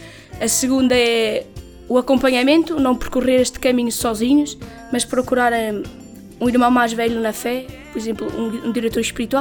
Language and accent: Portuguese; Vila Real, Norte, Portugal; now in Setúbal, Portugal; sou natural de Vila Real e atualmente estou em Setúbal e estudo artes visuais e colaboro na pastoral da casa e província.